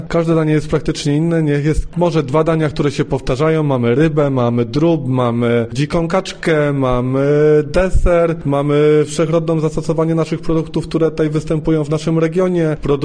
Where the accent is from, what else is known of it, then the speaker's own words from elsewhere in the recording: Wieluń, Łódź Voivodeship, Poland; pochodzę z Wielunia, od 16 lat pracuję w zawodzie kucharza.